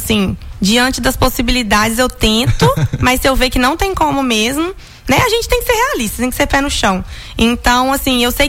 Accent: Paraopeba, Minas Gerais, Brazil; sou daqui de Paraopeba mesmo, e interior a gente usa referências, né? Então, eu sou filha da Adriana, da Papelaria Avenida, e do Rogério, da Industrial Machado.

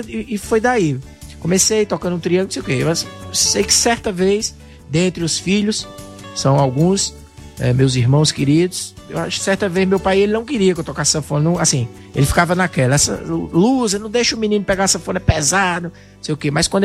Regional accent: Serra Talhada, Pernambuco, Brazil; born there; Nasci lá em Serra Talhada

